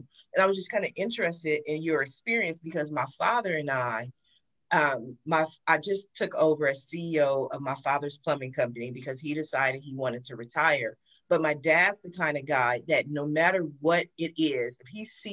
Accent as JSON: {"language": "English", "town": "Columbus", "region": "Ohio", "country": "United States", "also_born_or_lived": "Washington, D.C."}